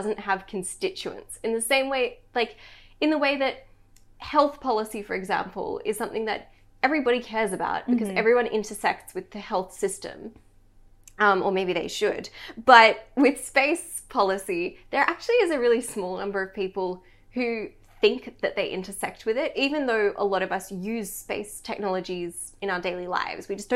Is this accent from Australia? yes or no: yes; Australia; as an Australian, I kind of read all of this stuff